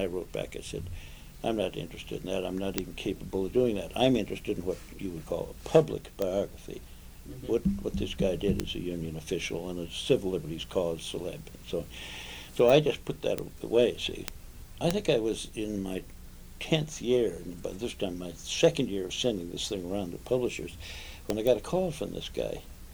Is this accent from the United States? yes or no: yes; West Coast, United States; I came from the West Coast, and by the time I got here, I'd already done that one book